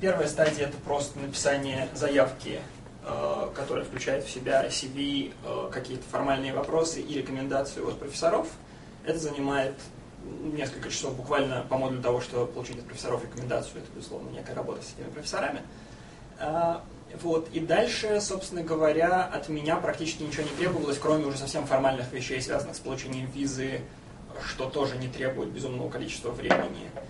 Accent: Saint Petersburg, Russia; я из Петербурга, учусь там в аспирантуре, заканчиваю на самом деле аспирантуру в Университете информационных технологий, механики и оптики.

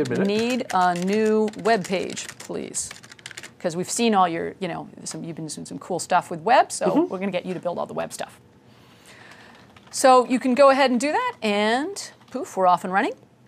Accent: Canada; I am a Canadian after all.

